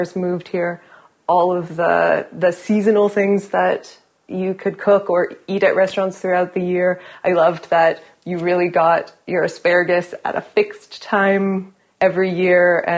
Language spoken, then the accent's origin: English; Calgary, Alberta, Canada; now in Switzerland; I grew up in Canada, in Calgary. My mom is Swiss, and we came back to visit my grandparents in Switzerland every year.